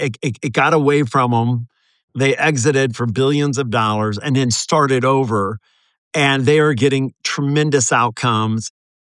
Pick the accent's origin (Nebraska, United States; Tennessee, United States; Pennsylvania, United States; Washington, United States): Nebraska, United States; Omaha; I'm from Omaha, Nebraska.